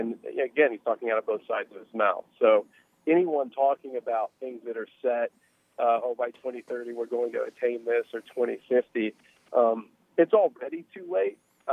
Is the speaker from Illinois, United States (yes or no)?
no; Washington, United States; Oregon, and Washington, my home state